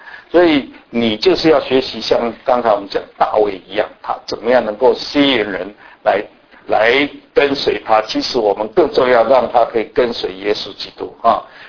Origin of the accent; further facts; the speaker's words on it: China; 我们中国人是很讲关系的，你都知道哈，啊，有关系就没关系，没关系就有关系